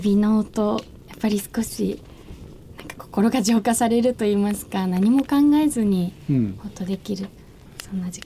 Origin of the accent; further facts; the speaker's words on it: Hokkaido, Japan; moved away; 出身は北海道なので、うん、アウトドア、それこそ自然はどちらかというと身近な環境で育ってきたんですが、もう上京してからはすっかりご無沙汰になっていたので、